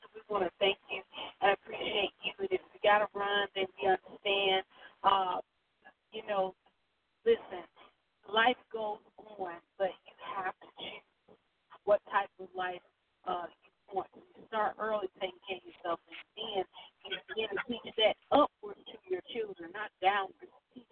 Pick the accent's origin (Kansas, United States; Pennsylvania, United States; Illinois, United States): Illinois, United States; Chicago; I come from Chicago. that's where I was born and raised, and I'm a world traveler